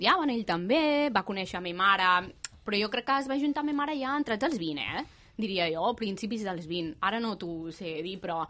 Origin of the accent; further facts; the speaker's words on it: Sant Cugat del Vallès, Catalonia, Spain; born there; jo vaig néixer a Sant Cugat del Vallès.